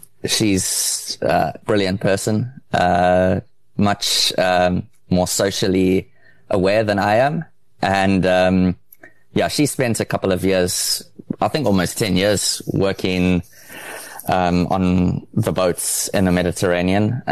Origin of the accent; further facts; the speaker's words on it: Durban, KwaZulu-Natal, South Africa; I grew up in Durban, KwaZulu-Natal, South Africa. My family lived very close to Durban's very big harbor